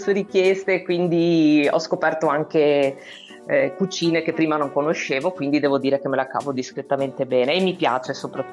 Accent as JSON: {"language": "Italian", "region": "Veneto", "country": "Italy", "said": "Totalmente venete, ma sono siciliana di adozione"}